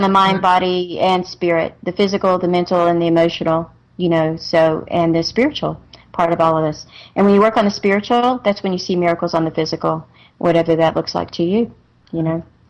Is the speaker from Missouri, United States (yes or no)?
no; North Carolina, United States